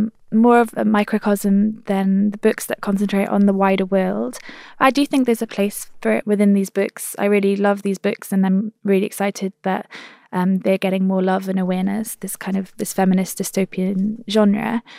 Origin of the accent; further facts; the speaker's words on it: Wales, United Kingdom; first language Welsh; English is a second language; And I'm also a Welsh speaker. So for me, having the language that I grew up with reflected in the rhythms and stuff was also really important.